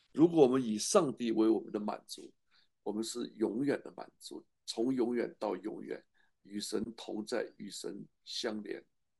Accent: China; 我们中国人是民以食为天呐

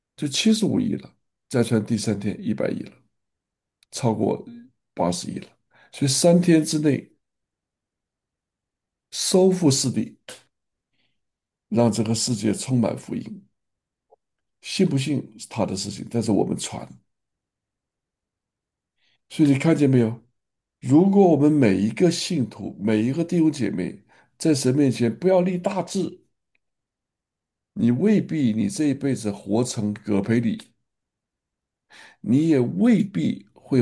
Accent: China; 我们中国人的

